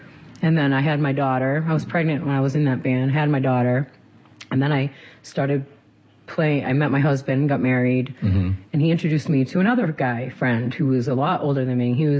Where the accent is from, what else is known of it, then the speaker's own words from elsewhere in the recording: Sutton, Massachusetts, United States; also born or lived in Chicago; now in Worcester, United States; I guess I've lived in Worcester for 20 years. Hard to believe. Because I'm not originally from Worcester, I'm from Sutton, okay. Not too far away.